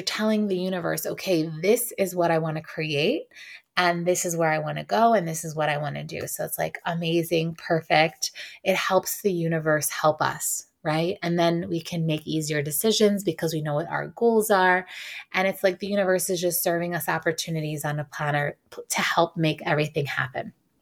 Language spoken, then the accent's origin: English; New York City, New York, United States; And diversity and growing up in New York City was like an amazing education.